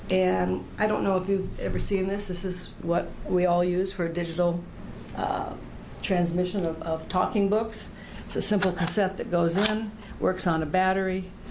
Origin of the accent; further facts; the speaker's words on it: Salem, Oregon, United States; also born or lived in Arizona / Texas / California / New Jersey; I was raised in Salem, Oregon, and I graduated from South Salem High School.